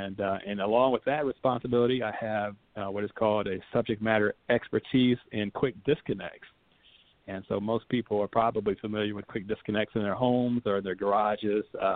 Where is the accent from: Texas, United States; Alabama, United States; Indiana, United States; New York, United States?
Indiana, United States; Indianapolis; growing up in Indianapolis, my father was a mechanic